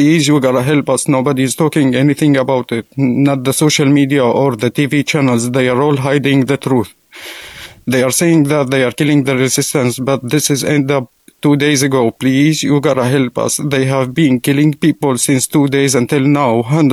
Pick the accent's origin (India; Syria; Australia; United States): Syria; I'm from Syria. I live now in the city of Latakia.